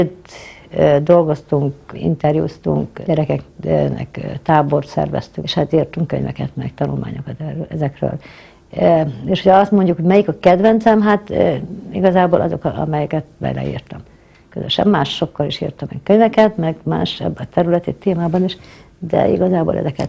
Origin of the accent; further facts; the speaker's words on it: Mezőtúr, Jász-Nagykun-Szolnok, Hungary; Én vidéki vagyok, mezőtúri. Mezőtúron nőttem fel